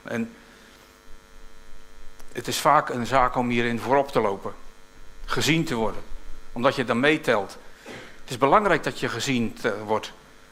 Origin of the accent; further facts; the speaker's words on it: South Holland, Netherlands; ik kom uit Hoekse Waard en daar hadden we slagschepen.